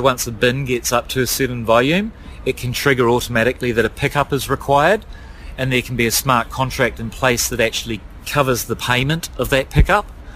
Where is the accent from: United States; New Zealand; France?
New Zealand; and I'm from New Zealand, so we're at opposite ends of the world.